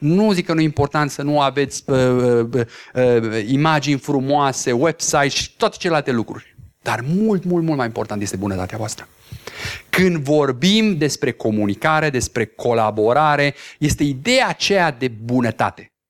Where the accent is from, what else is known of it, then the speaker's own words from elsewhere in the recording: Oradea, Bihor County, Romania; aveam pe vremuri în copilărie un coleg de clasă. Noi suntem din Oradea și în Oradea sunt foarte mulți maghiari.